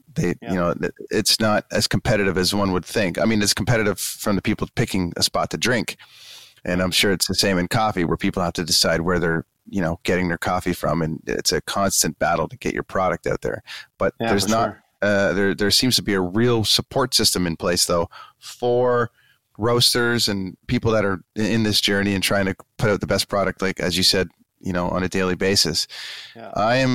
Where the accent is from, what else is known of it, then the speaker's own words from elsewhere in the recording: Canada; I'm from Canada and I'm in Vancouver.